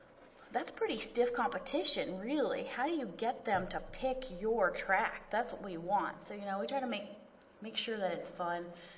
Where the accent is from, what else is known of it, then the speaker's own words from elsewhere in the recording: Iowa, United States; So I'm from Western Iowa, so we'd drive the 75 miles and go have a blast and go to Iowa State.